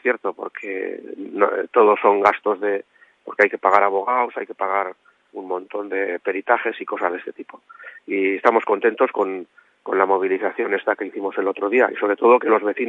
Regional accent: Undiano, Navarre, Spain; yo en concreto soy de la zona del Perdón. Como somos una plataforma unitaria, pero yo soy de aquí, de la zona del Perdón, y yo soy de Undiano

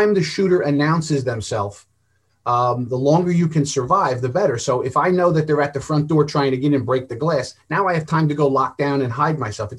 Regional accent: United States; I'm an American.

